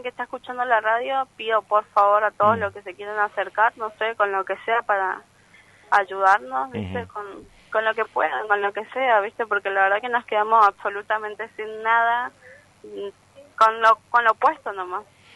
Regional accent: Posadas, Misiones, Argentina; Mira, yo soy de Posadas, pero las demás chicas son todas del interior, están solas acá

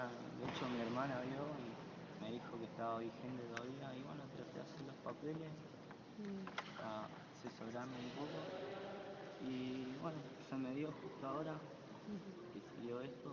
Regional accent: El Dorado, Misiones, Argentina; Del Dorado, Misiones.

